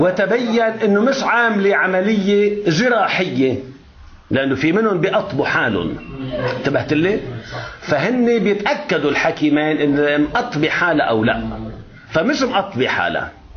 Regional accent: Lebanon; ونساء ما عندنا بلبنان طبيبة شرعية محلفة، ما عندنا قانونا، ما في، لا يوجد.

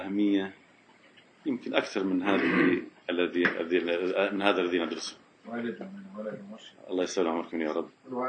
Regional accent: Najaf, Najaf Governorate, Iraq; في عندنا في النجف كان هناك من التيبت طلاب كثيرين

